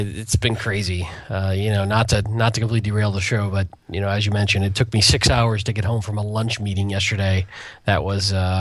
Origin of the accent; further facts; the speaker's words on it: Detroit, Michigan, United States; I grew up in Detroit, and we looked at the South and went, what's wrong with you people?